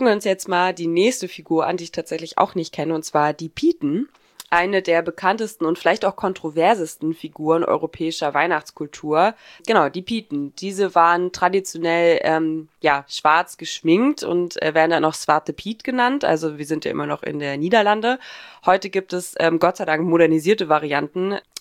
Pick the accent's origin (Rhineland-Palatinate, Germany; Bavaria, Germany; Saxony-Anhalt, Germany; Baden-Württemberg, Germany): Saxony-Anhalt, Germany; ich bin ja in Sachsen-Anhalt aufgewachsen